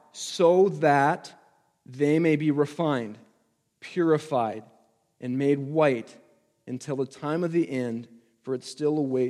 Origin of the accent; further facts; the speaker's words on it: Alberta, Canada; We've been in the Ontario area now for about 2 years. I came from Alberta, small town, found myself